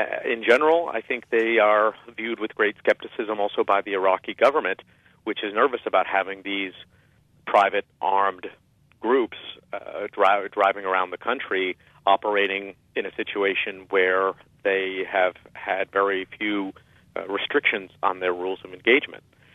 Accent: New York City, New York, United States; I'm from New York originally, which is by definition a very international city.

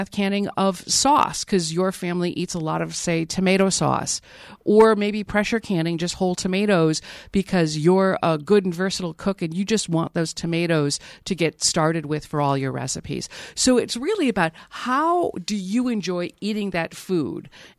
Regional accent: Milwaukee, Wisconsin, United States; I grew up in Milwaukee, but spent all my summers on my grandmother's farm in Jackson County near Black River Falls.

